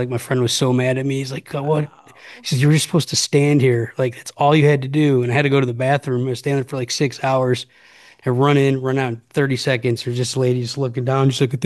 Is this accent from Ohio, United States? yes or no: yes; Cleveland, Ohio, United States; now in Las Vegas, United States; And I'm from Cleveland originally, and I was living in Las Vegas where I live now. And I was gonna go back home.